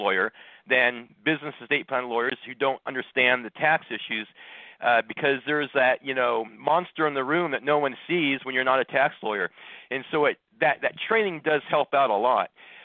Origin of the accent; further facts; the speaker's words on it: Scottsdale, Arizona, United States; also born or lived in Northern California; I'm a Scottsdale homegrown guy. I mean, I was born in Northern California, but we moved here when I was just a kid